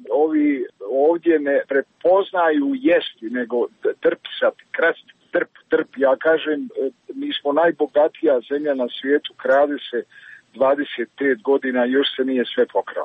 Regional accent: Travnik, Federation of Bosnia and Herzegovina, Bosnia & Herzegovina; born there; kažem, ja sam rođen u Travniku.

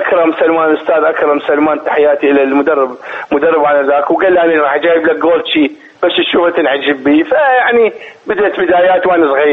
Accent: Iraq; moved away as an adult; طلعت من الثمانين من العراق عمري 22 سنه 21 سنه

